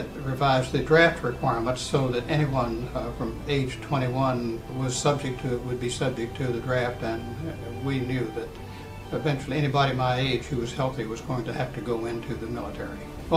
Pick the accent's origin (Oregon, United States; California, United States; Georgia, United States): Georgia, United States; Atlanta; also born or lived in Cleveland; I was born in Atlanta, Georgia on September 9, 1921. I grew up in Atlanta and spent all of my life, well, not quite all of my life. I had 2 years in Cleveland, Ohio in 1929 and 30 during the Depression.